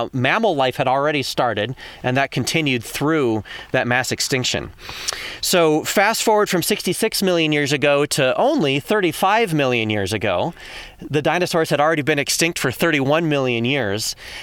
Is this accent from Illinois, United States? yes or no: no; Michigan, United States; I'm from Michigan, we say pop.